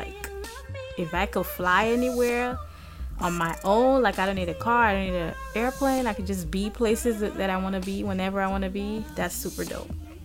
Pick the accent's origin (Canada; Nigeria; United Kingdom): Nigeria; now in United States; well, I'm Nigerian. So I definitely have my favorite Nigerian dishes, and then I have my favorite American dishes.